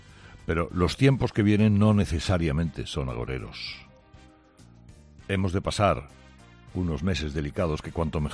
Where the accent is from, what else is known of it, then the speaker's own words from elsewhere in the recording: Andalusia, Spain; Los únicos que bajan contagios y además ocupación hospitalaria prácticamente somos los andaluces.